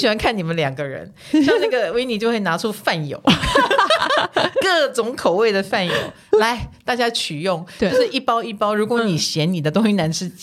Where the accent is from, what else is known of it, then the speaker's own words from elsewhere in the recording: Taiwan; 嗯，我们台湾人已经不去看日出了，